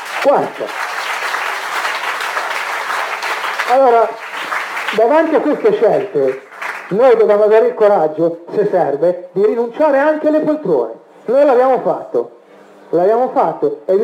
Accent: Lombardy, Italy; siccome qui siamo in Veneto e io sono lombardo

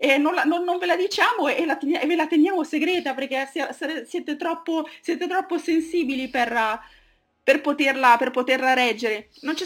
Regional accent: Bergamo, Lombardy, Italy; io sono di Bergamo, dicono sei di parte

